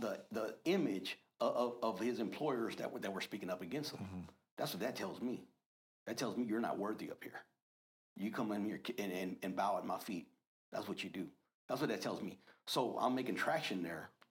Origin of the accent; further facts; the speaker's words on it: United States; So I'm, I as an American, all right, have to make these, have to do my duty as an American